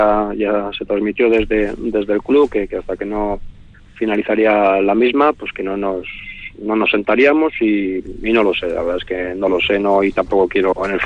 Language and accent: Spanish; Vitoria, Basque Country, Spain; Sí, yo soy de Vitoria, claro, sé nadar.